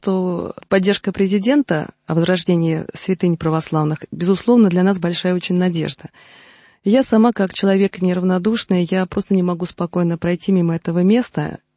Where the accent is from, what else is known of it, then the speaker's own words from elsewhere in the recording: Moscow, Russia; а я москвичка в седьмом колене